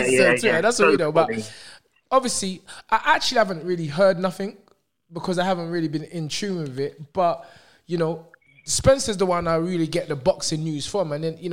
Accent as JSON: {"language": "English", "country": "Nigeria", "said": "I'm Nigerian, remember?"}